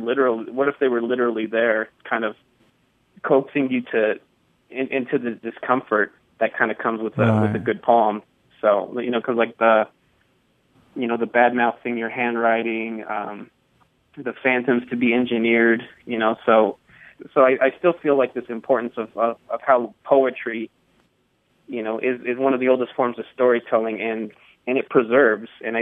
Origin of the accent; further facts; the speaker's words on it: United States; born there; first language English; And I am actually a U.S. citizen born in this country, and English is my first language.